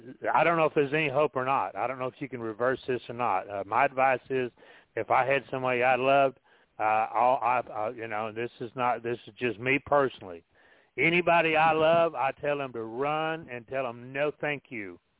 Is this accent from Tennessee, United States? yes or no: yes; Cleveland, Tennessee, United States; in my hometown called Cleveland, Tennessee